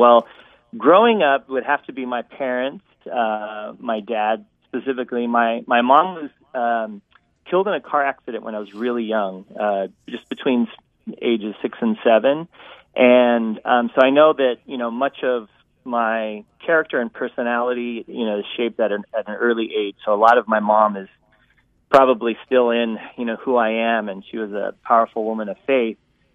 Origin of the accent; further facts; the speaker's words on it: Scottsdale, Arizona, United States; also born or lived in Virginia / Wyoming / Hawaii; I was born in Virginia, lived less than a year there. Spent 4 years in Wyoming, moved to Arizona, and from kindergarten to 9th grade, went to school in Scottsdale. Then we moved to Hawaii